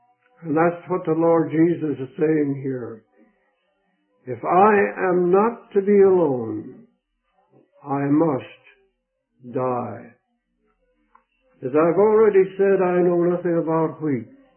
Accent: Iowa, United States; I was raised in Iowa, farmer boy, and I knew nothing about wheat, for we didn't raise any wheat up there.

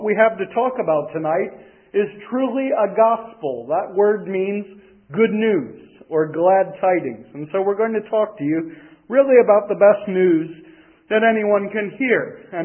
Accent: United States; As was announced, I am from America.

